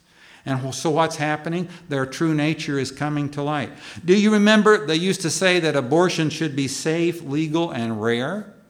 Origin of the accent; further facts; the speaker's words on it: Texas, United States; Some of you know I'm from Texas, home of the armadillo, the horny toad, the roadrunner, and another critter that's a little less popular, the cockroach, la cucaracha.